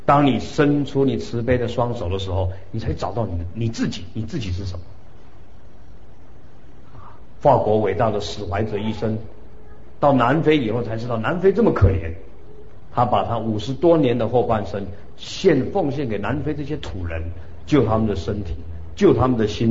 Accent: Taiwan; 我们台湾人说哎呦好苦难

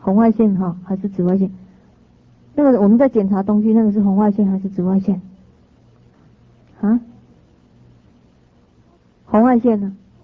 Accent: Taiwan; 那么在我们台湾那边呢

